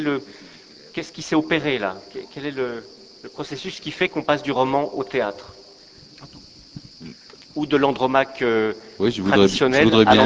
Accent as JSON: {"language": "French", "town": "Brussels", "region": "Brussels-Capital Region", "country": "Belgium", "tie": "born there", "said": "je vais vous faire un aveu terrible, je suis né à Bruxelles"}